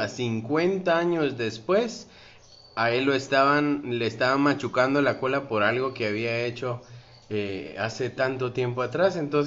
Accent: Guatemala; unirnos como guatemaltecos.

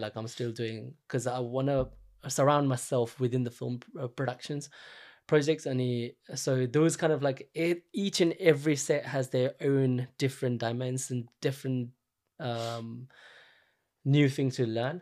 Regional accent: Nepal; especially probably because I'm from Nepal and you have like so many things in common, like culture, languages, and everything.

